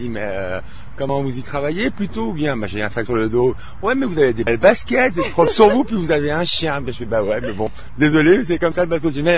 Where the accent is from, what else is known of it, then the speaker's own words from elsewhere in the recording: Paris, Île-de-France, France; Je viens de France, je suis parisien.